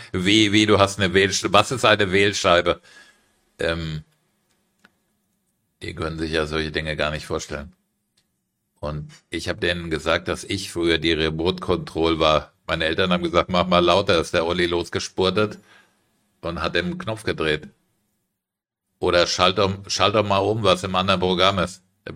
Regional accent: Frankfurt, Hesse, Germany; ich bin ein Frankfurter Junge.

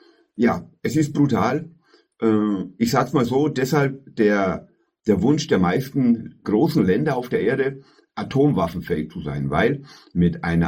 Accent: Bavaria, Germany; Jetzt mal meine Meinung dazu oder mein Senf dazu, wie man sagt bei uns in Bayern, ne?

